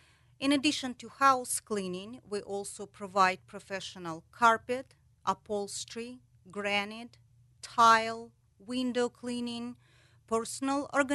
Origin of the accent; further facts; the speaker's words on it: Russia; now in United States; I'm originally from Russia, and I have been in the United States for 15 years.